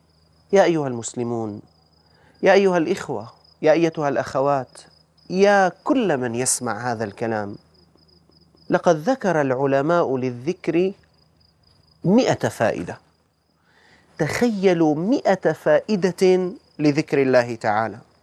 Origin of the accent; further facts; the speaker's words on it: Syria; عندنا في الشام يقولون بع الدار واشتري الأذكار